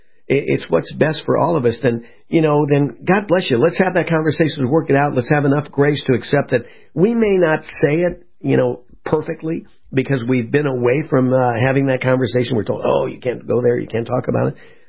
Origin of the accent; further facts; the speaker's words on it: California, United States; I mean, we're from the West, you know, we're in California.